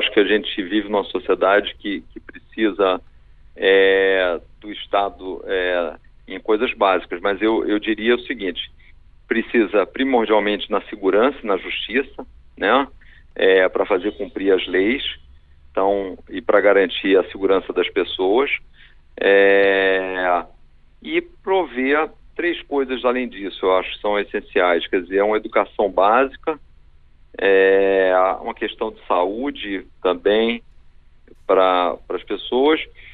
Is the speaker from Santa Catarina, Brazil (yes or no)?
no; Rio de Janeiro, Brazil; como eu sou carioca